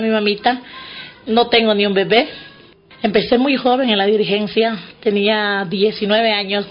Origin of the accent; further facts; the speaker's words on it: Magdalena, Beni, Bolivia; born there; Yo soy del pueblo Itonama. Eso está en la provincia Itenes, que ya casi es frontera con Brasil. Nací en Magdalena, ¿no? Allá.